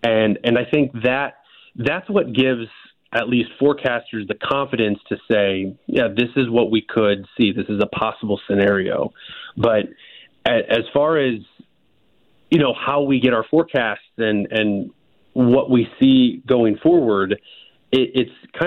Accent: Collinsville, Illinois, United States; Yeah, I was raised in the St. Louis area, Metro East, from Collinsville, Maryville, Illinois. Went to Collinsville High School.

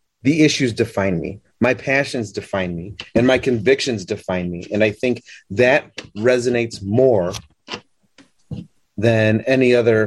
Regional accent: Chicago, Illinois, United States; I was born and raised in this city. I'm a Chicago as a square cut of pizza.

